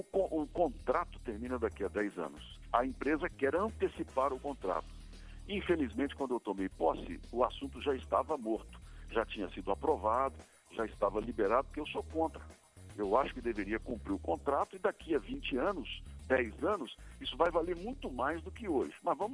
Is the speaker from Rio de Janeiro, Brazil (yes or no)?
no; Minas Gerais, Brazil; como bom mineiro que sou, eu estou preocupado.